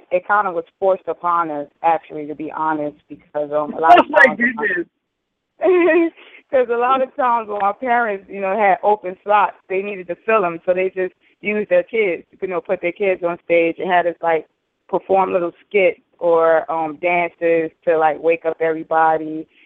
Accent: Trenton, New Jersey, United States; Well, kind of raised in North and Trenton. So, you know, I kind of claim both cities, but I'm originally from New Jersey.

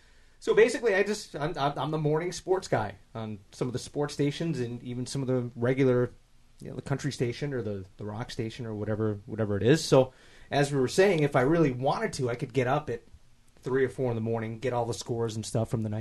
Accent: Northeast, United States; Growing up in the Northeast, nobody cares.

